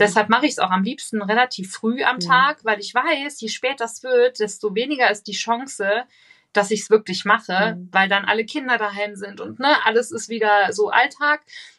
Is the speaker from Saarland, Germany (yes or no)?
yes; Saarland, Germany; ich komme ja aus dem Saarland